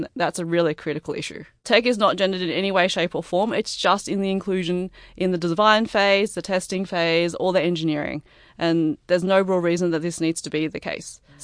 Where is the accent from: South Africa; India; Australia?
Australia; Canberra, Australian Capital Territory; My parents are from Hong Kong and we have a lot of family back there. So I've really got a bit of an umbilical cord back to Hong Kong. But I was born in Australia. So I've been in Australia my entire life. I've grown up here. I've grown up in Canberra.